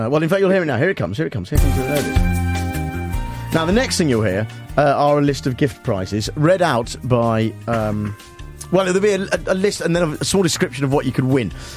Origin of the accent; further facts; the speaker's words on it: Dunedin, Otago, New Zealand; It's a comic, poignant masterclass in comedy writing written by me, available on Amazon.co.uk, about growing up in Dunedin and so forth.